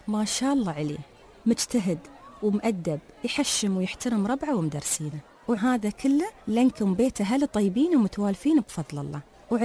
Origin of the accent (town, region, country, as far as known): Dubai, United Arab Emirates